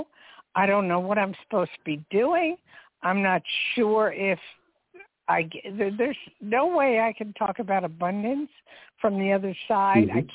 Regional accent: New Jersey, United States; Very familiar with that area since I grew up in Jersey, and I used to look over the river all the time

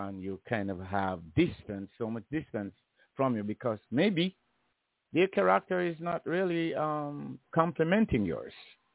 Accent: Jamaica; We grew up together back in Jamaica.

